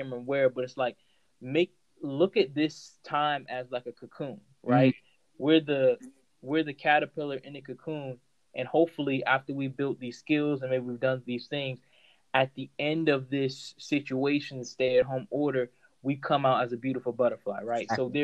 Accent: Florida, United States; now in Texas, United States; People, when I tell people I'm from Florida or, you know, grew up in Florida, they're like, oh, you from Florida.

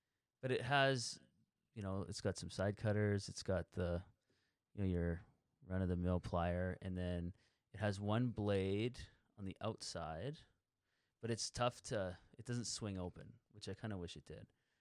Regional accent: Canada; We're Canadian.

